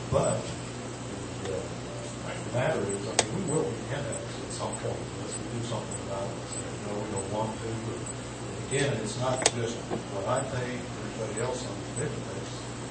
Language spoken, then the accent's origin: English; Parkland, Colorado, United States; I was born and raised in Parkland, Colorado, and I'll tell you, you're real concerned about what happens in the water.